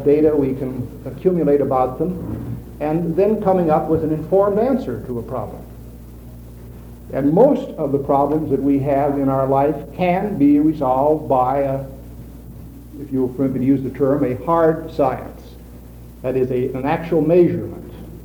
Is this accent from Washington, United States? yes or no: yes; Seattle, Washington, United States; I'm from Seattle, Washington.